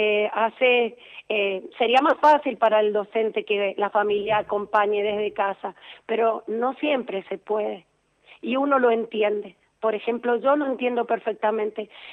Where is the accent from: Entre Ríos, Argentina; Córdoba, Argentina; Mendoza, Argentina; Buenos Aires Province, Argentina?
Mendoza, Argentina; General Alvear; now in Mendoza, Argentina; yo soy de General Alvear, allá trabajé unos años y después me vine a vivir a Mendoza y hace 22 años que trabajo acá.